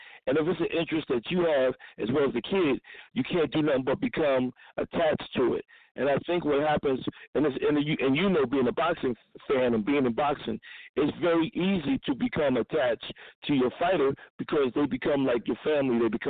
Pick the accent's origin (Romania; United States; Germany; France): United States; Philadelphia, Pennsylvania; And I grew up in an area called the Hilltop, West Philly, 6th and Lancaster. I grew up in Fellow Street.